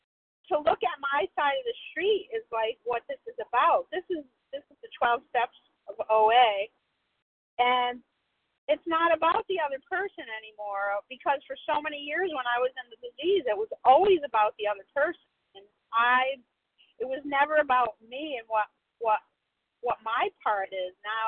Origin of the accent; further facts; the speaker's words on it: Connecticut, United States; I'm from Connecticut, recovered.